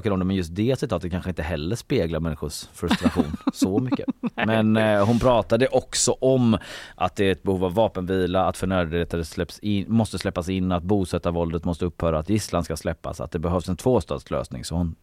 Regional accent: Gothenburg, Västra Götaland County, Sweden; Jag är från Göteborg. Från Angered

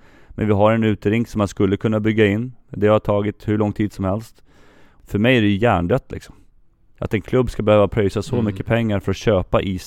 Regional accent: Järfälla, Stockholm County, Sweden; jag är fortfarande från Järfälla tiden där ursprungligen, har jag fortfarande kompisar kvar liksom.

